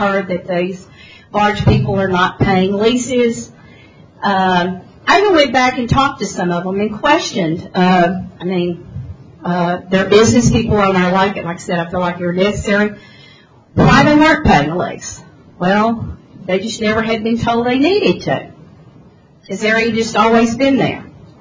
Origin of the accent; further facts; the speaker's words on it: United States; I grew up on Caddo Slough, and I remember a family that had children that we played with regularly got on hard times and didn't pay their lease.